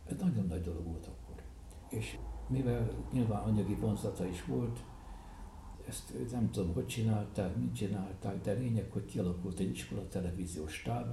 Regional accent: Eger, Heves, Hungary; Eger az én szülőhazám, nem csak azért azt születtem, de nekem a mindent jelenti. Az összes város közül számos helyen voltam, de nekem mindig Eget jelentette az, ahová szívesen mentem haza.

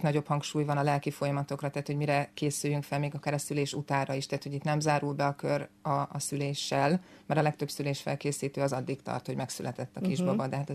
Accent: Budapest, Hungary; Világéletemben. Zuglóban is születtem.

